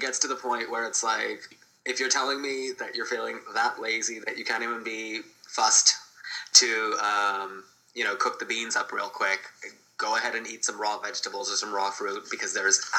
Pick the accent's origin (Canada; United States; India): India; South India; And I was raised in South India where rice is the center of your meal